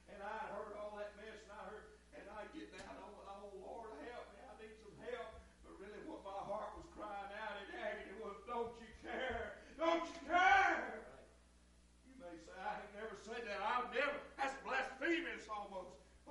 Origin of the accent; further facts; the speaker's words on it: Orange Grove, United States; I was raised up in Orange Grove. That's the way we do it at Orange Grove.